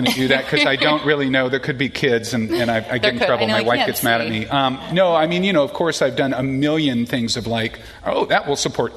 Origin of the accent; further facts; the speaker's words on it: United States; Become very defensive about this as American.